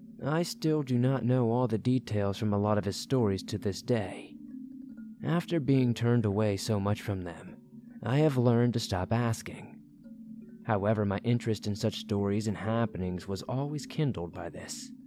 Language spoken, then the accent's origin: English; Western United States, United States; I am from the Western United States and enjoy traveling.